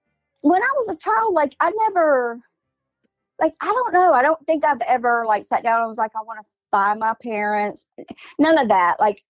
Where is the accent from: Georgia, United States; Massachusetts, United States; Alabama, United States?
Alabama, United States; Mobile; now in Saraland, United States; I'm from Mobile. I live in Sarah Land now, Alabama.